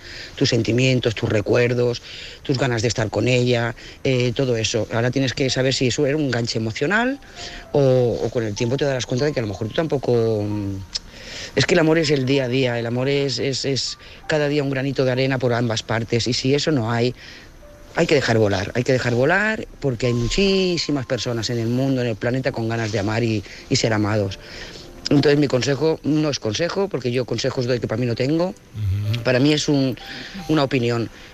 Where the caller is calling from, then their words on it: Lloret de Mar, Catalonia, Spain; de Lloret de Mar.